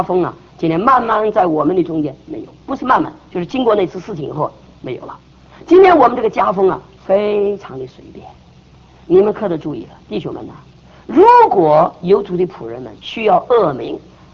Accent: Taiwan; 我是台湾来的嘛

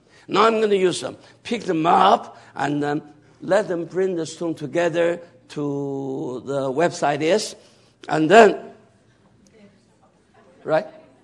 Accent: Cleveland, Ohio, United States; I like Cleveland, right? I'm from Cleveland.

